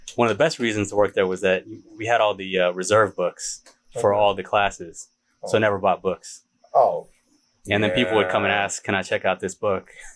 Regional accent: Illinois, United States; You know, I grew up in Illinois

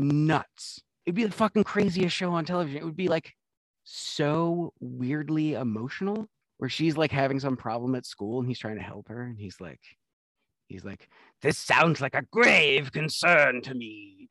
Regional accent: Ann Arbor, Michigan, United States; I grew up in Ann Arbor, Michigan, which is like a little college town.

